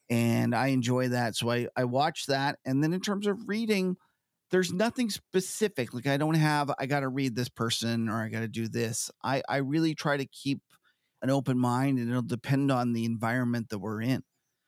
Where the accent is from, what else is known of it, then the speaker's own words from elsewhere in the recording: Canada; I'm a Canadian in terms of, so we just kind of naturally lean a little more left.